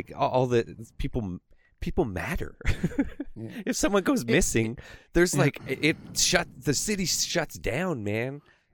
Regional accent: Canada; So I'm just Canadian.

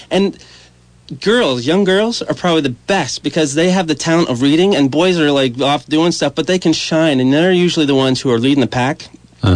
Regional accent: Warren, United States; because I grew up in Warren.

